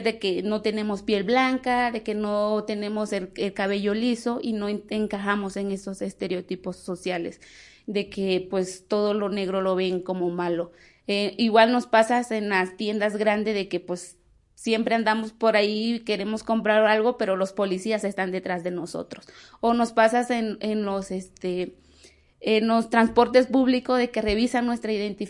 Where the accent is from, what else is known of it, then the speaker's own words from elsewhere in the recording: Mexico; afromexicanas, para México no existen las personas afromexicanas, que somos de otros países, pero en realidad somos de México